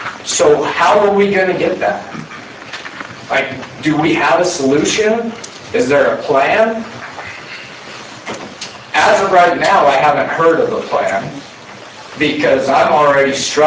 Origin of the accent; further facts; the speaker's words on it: Harriman, Utah, United States; moved away as an adult; I moved here 10 months ago from Harriman, Utah. If you guys know Harriman, Utah, it was a small town when I grew up there 37 years ago. Now it is a big city.